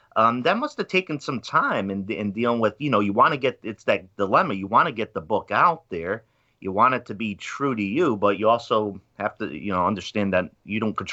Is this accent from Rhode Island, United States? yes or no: yes; Pawtucket, Rhode Island, United States; I was, as I mentioned, I'm from Pawtucket, Rhode Island, with the Pawtucket Red Sox.